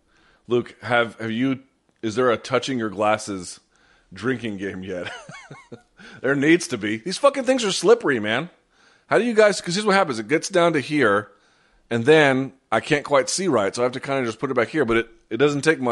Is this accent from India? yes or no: yes; New Delhi, Delhi, India; born there; Yes, I was born in New Delhi, India.